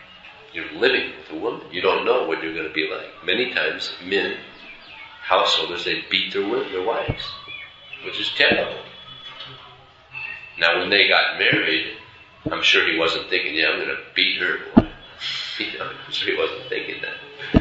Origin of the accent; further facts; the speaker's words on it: United States; Just like myself, I grew up in America, at about 22, I went on a spiritual search